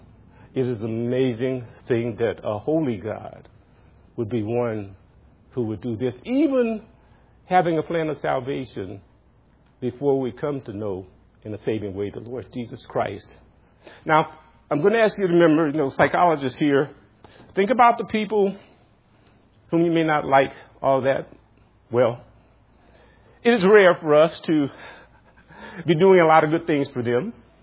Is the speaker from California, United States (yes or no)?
no; Louisiana, United States; I remember growing up in the South. I remember poverty. I remember the heat of Louisiana.